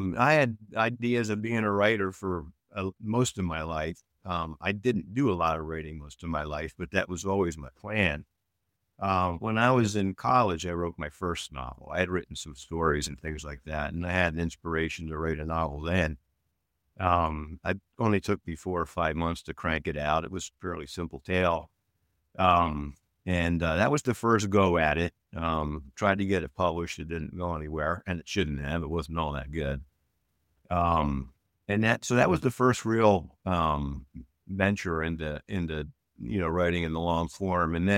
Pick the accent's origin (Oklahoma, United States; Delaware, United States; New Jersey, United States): Delaware, United States; Newark; when I was a little kid, I grew up in Newark, Delaware.